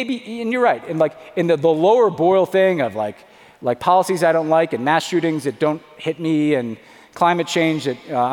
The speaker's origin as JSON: {"language": "English", "country": "United States", "said": "I had to deprogram myself as an American born in 1977 that I grew up in the most peaceful, prosperous, and stable environment in human history."}